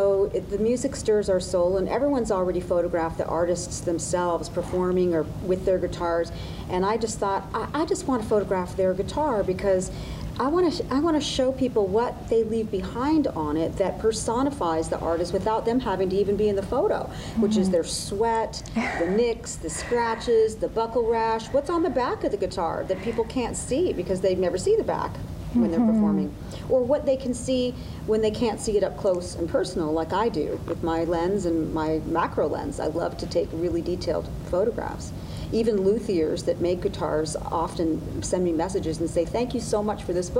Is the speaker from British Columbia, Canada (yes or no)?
no; Slave Lake, Alberta, Canada; raised in country music, growing up in Slave Lake, Alberta.